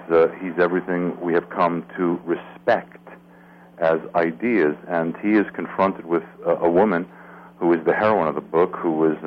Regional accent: New York City, New York, United States; There's the old joke that I grew up in New York when it was safe to carry a gun.

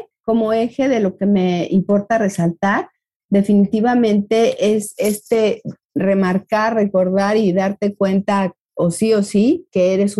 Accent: Mexico; de pronto también como mexicanos veo ahí una tendencia a dale, aunque no sepas, hazlo

